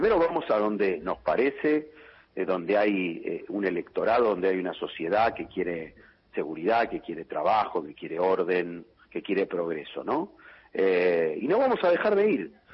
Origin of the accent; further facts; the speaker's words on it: Argentina; también como dirigente, como argentino